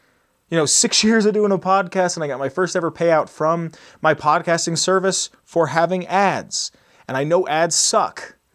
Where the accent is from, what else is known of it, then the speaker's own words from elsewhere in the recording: United States; you know, I'm an American, these games are based in America